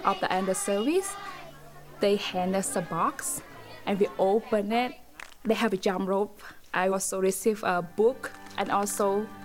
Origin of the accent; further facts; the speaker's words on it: Battambang, Cambodia; English is a second language; I am originally from Cambodia. Cambodia is one of a very, very poor countries, people living less than a dollar for a day. My family live in a small village in Bat Dambong province